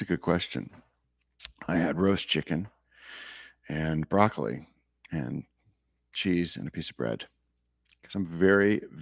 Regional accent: Illinois, United States; Illinois is warm. Oh, I know. I'm from Illinois.

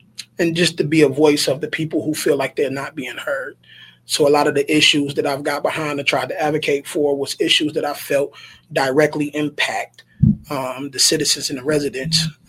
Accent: Muskegon Heights, Michigan, United States; I mean, of course, I'm from Muskegon Heights, so I know the problems that exist.

